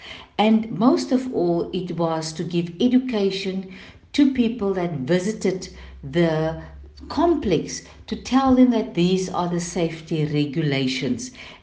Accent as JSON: {"language": "English", "town": "Wellington", "region": "Western Cape", "country": "South Africa", "said": "As a child, I can still remember my mother from Wellington, because I'm from Wellington, a rural town, a little bit, so 2 hours from Cape Town."}